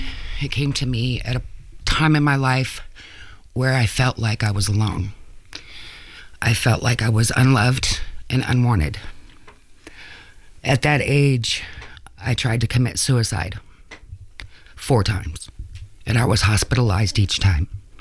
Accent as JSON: {"language": "English", "town": "Monroe", "region": "Washington", "country": "United States", "tie": "born there", "said": "Well, I was born in a small town named Monroe, Washington, Washington State. I was born poor, for lack of a better word."}